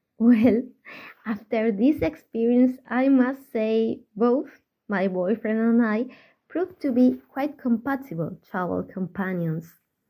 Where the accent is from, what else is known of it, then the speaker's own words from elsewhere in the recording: Spain; English is a second language; I'm from Spain.